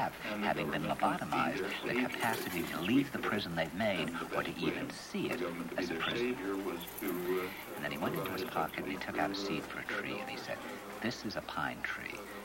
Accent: New York, United States; Where are you from? And I said, New York.

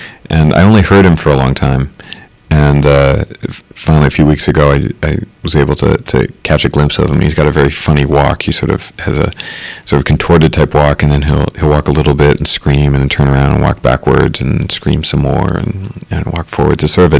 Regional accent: Philadelphia, Pennsylvania, United States; I grew up in Philadelphia.

